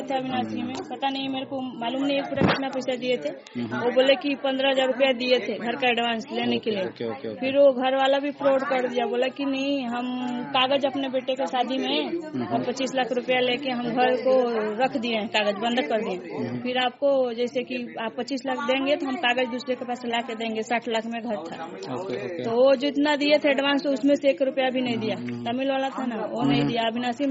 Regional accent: Kushinagar, Uttar Pradesh, India; now in Avinashi, India; हम कुशीनगर, यूपी।

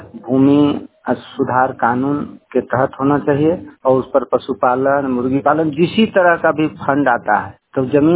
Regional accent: Nawada, Bihar, India; ग्राम काजी झा, अंचल नारदीगंज नवादा का निवासी हूँ।

